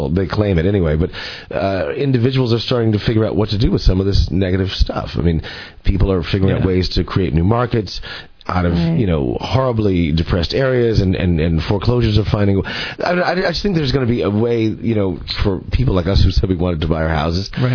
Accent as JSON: {"language": "English", "region": "California", "country": "United States", "tie": "born or raised there", "said": "I grew up in California, and the schools were great."}